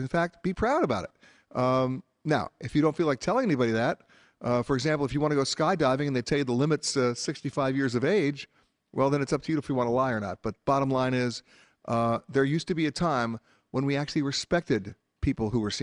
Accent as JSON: {"language": "English", "country": "United States", "said": "Obviously, I'm from the United States."}